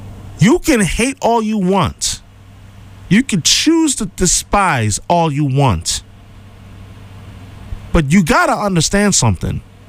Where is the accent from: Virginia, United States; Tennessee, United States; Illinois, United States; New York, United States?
New York, United States; Growing up in New York, as a Giants fan